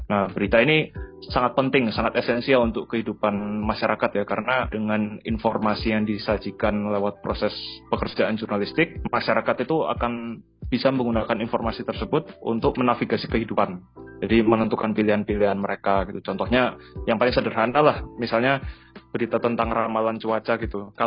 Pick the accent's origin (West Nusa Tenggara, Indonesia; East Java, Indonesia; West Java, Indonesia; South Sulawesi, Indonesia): East Java, Indonesia; Surabaya; Aku asal Surabaya, kuliah di Hubungan Internasional UGM angkatan 2014.